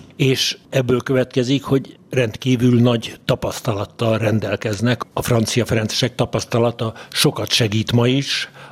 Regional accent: DR Congo; Hungarian is a second language; now in Hungary; Egy kicsi faluból származom, 600 kilométerre van ez, az ország második legnagyobb városától, Dél-Kongóban.

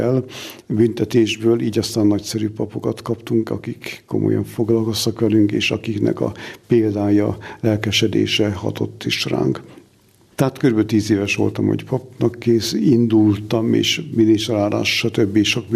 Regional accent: Szécsény, Nógrád, Hungary; also born or lived in Budapest; Fél éves voltam, amikor Újpestről, ahol születtem, onnan Széchenybe költöztek, mert ott kapott édesapám állást.

